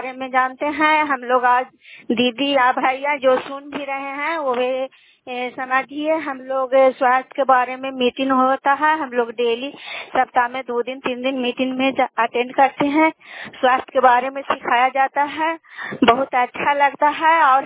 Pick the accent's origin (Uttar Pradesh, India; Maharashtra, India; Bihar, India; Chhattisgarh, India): Bihar, India; Manpura; ग्राम मानपुरा है, दामोदरपुर पंचायत है, नालंदा जिला के निवासी हूँ।